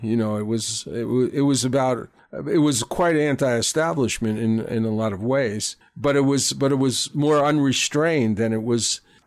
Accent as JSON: {"language": "English", "town": "North Merrick", "region": "New York", "country": "United States", "tie": "born or raised there", "said": "Okay, I grew up in North Merrick."}